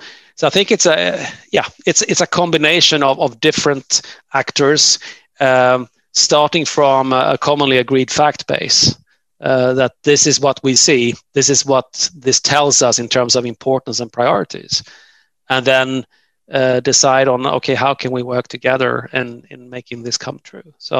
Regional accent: Sweden; one example is in my home country here in Sweden

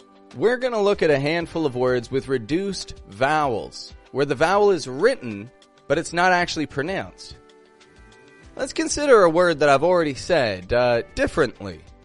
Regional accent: Toronto, Ontario, Canada; I'm from Toronto, Canada.

